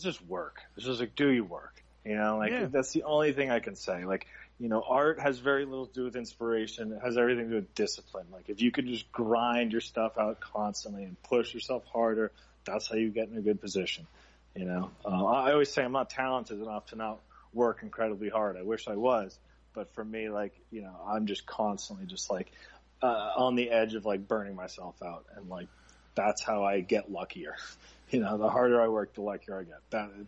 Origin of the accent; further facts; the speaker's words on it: Boston, Massachusetts, United States; now in California, United States; I'm from Boston originally, but yeah, I've lived out here for, you know